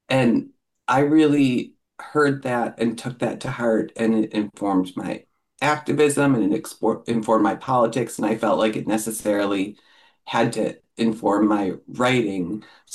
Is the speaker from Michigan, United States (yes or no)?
yes; Detroit, Michigan, United States; now in Eugene, United States; I am from Detroit. My husband's from Cleveland. So it's always an interesting experience raising a kid in Eugene, Oregon